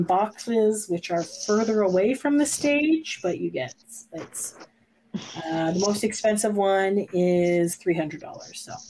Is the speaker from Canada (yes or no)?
yes; Canada; I'm sure they didn't know that we're Canadian